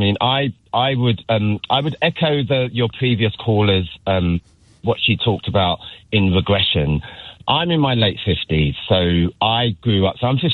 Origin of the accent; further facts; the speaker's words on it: United Kingdom; I'm black, I'm British, I'm proud, but I'm also proud of my, you know, my heritage as well.